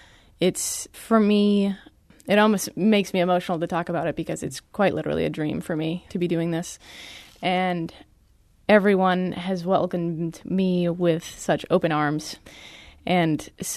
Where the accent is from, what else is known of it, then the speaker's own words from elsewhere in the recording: Brockton, Massachusetts, United States; I grew up on the south side of Boston. It's from Brockton, Massachusetts.